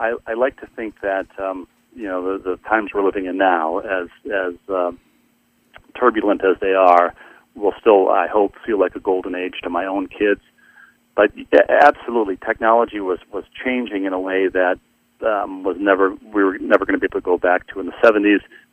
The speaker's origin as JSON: {"language": "English", "town": "Bloomington", "region": "Minnesota", "country": "United States", "tie": "born or raised there", "said": "growing up in Bloomington, which I thought was the center of the universe because we had professional sports."}